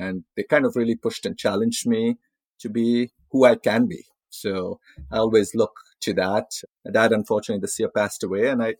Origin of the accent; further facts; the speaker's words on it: India; my fondest memories growing up in India is being with family, cousins, and celebrating a lot of the Indian festivals.